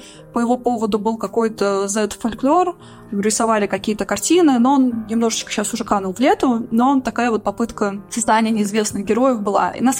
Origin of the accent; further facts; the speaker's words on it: Russia; born or raised there; now in Ukraine